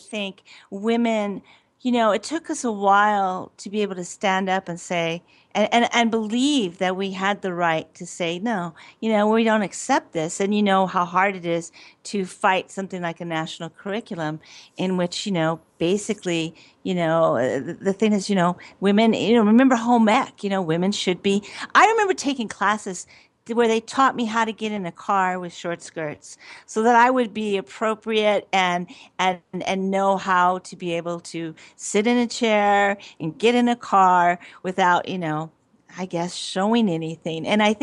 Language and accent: English; Douglas, United States; I was a Rotarian in my hometown of Douglas